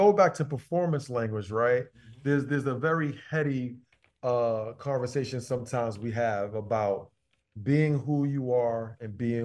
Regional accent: Brooklyn, New York, United States; So you can be someone who, as you talked about my accent, sometimes I'm that guy from Brooklyn

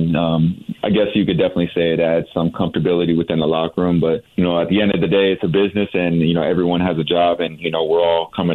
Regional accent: San Antonio, Texas, United States; now in Houston, United States; You know, I'm from the South. I'm from right. San Antonio, and I'm living in Houston now.

